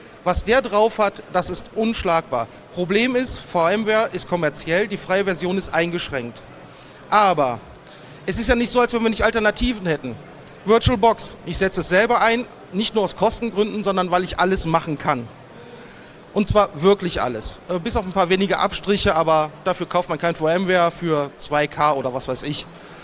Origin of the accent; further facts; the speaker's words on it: Düsseldorf, North Rhine-Westphalia, Germany; Wir haben alleine in Düsseldorf, aus Erfahrung, wo ich herkomme, 7 Firmen